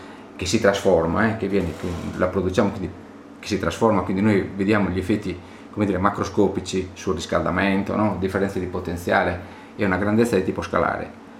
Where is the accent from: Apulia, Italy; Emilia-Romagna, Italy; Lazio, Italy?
Lazio, Italy; Rome; ma sono romano